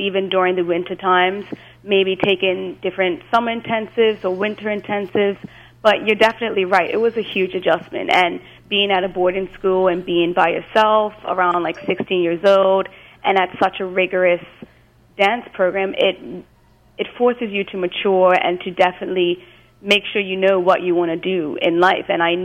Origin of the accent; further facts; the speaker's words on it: Bermuda; So I grew up in Bermuda, which is a tiny, tiny little island in the Atlantic Ocean.